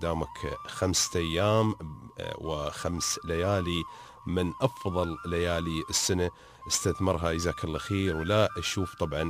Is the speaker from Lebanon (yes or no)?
no; Dubai, United Arab Emirates; المشاريع الوقفية اللي عندنا في دبي 700 مشروع وقفي في ظرف 15 سنة